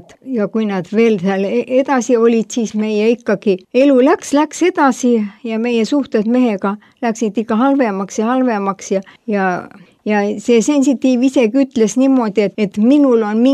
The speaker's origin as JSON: {"language": "Estonian", "region": "Põlva County", "country": "Estonia", "tie": "born or raised there", "said": "Räägin teile enda loo. Olen sündinud ja kasvanud Põlvamaal ühes väikeses külas Võhanta jõe ääres."}